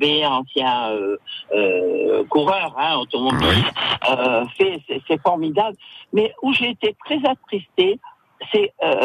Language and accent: French; Tunisia; born there; Moi, personnellement, je suis née en Tunisie il y a 74 ans.